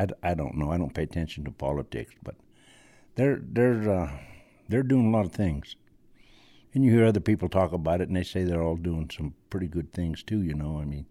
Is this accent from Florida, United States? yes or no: no; Montana, United States; I'm from Montana, and I've been from Canada to Arizona rodeoing.